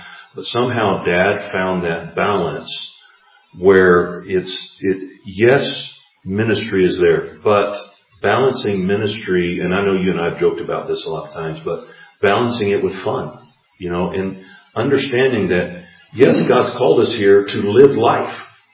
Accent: United States; yes, I'm an American, but that's not my allegiance.

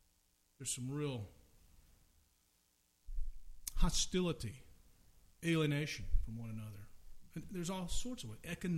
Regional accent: the South, United States; I grew up in the South, lived it and grew it up with it.

